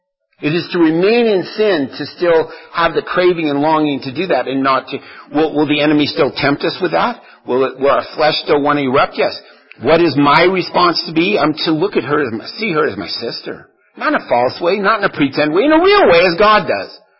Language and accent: English; Texas, United States; proud to be a Texan, I guess, you know, doing it.